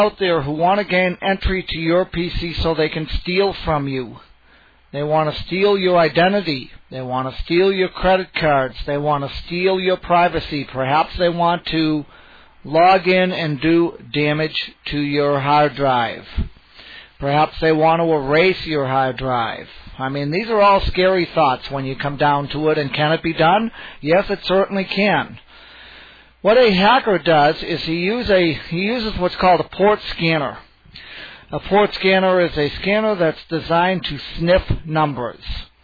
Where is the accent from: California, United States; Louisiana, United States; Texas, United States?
California, United States; Sacramento; with my segment for this week, and I'm from Sacramento, California.